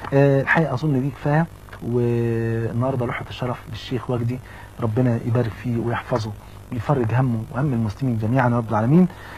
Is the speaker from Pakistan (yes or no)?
no; Egypt; سواء اخ لينا كمصريين